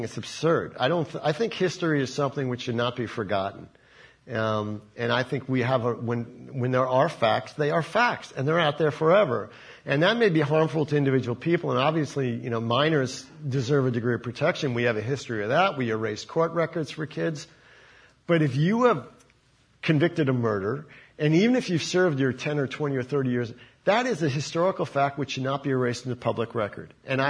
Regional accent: United States; I mean, as an American, I was dismayed in two ways.

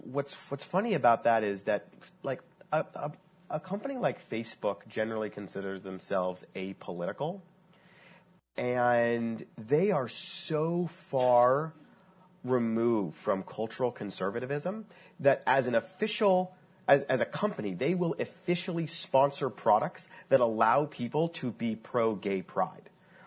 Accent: Omaha, Nebraska, United States; now in San Francisco, United States; I grew up in Omaha, Nebraska, and I couldn't wait to leave.

